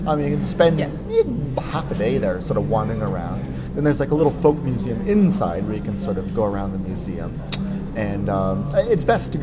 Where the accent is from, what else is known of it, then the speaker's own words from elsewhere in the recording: Windsor, Ontario, Canada; now in Toronto, Canada; I got this idea that I want to try to get from Toronto to my hometown of Windsor.